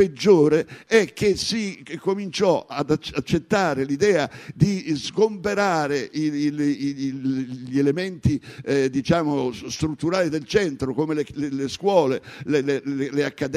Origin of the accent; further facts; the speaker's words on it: Lombardy, Italy; born there; Io sono uno dei pochi nati in Lombardia